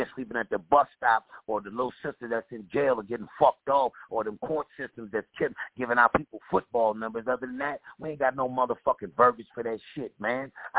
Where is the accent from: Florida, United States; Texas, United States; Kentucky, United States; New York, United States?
New York, United States; also born or lived in California; I'm bi-coastal. So I grew up in New York and Cali, shit, homie.